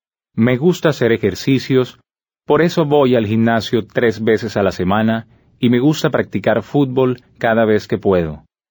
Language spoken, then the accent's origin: Spanish; Bogotá, Colombia; Soy de Colombia, exactamente de Santa Fe de Bogotá. Tengo 24 años de edad, soy soltero y vivo con mi familia.